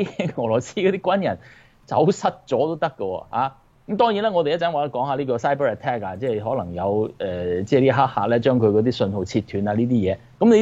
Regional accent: United States; 你知唔知我哋美國人成日講 plan A plan B 啊嘛

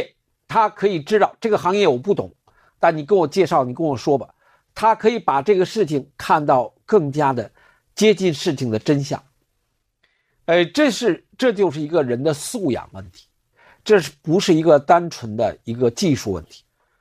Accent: China; 作为大陆人，我第一次听说的，从来没有听说过

